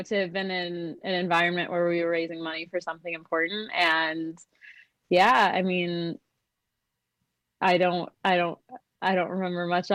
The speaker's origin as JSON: {"language": "English", "town": "Racine", "region": "Wisconsin", "country": "United States", "tie": "born or raised there", "said": "I actually loved growing up in Racine, Wisconsin. I think it's great."}